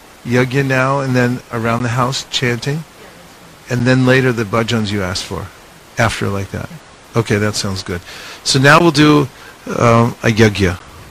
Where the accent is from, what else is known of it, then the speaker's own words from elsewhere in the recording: California, United States; I grew up in the Bay Area, but I have no idea where I am right now.